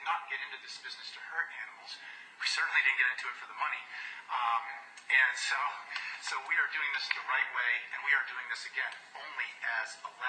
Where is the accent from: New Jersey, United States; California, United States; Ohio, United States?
New Jersey, United States; Middletown; I'm from Middletown, New Jersey.